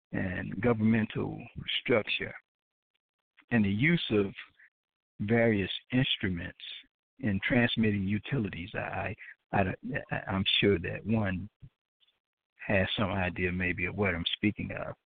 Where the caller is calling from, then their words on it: Florida, United States; I'm calling from South Florida.